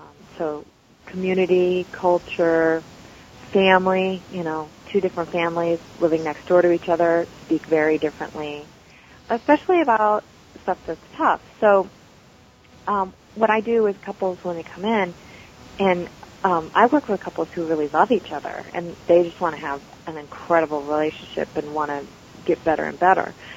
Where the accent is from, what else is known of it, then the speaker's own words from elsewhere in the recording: United States; born there; he was born in India and I was born in the States